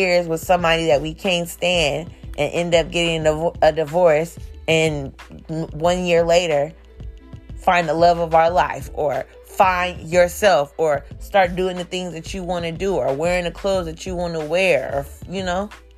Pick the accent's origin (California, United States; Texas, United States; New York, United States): California, United States; Oakland; I'm like, I'm from Oakland. The options out in this motherfucker is scarce.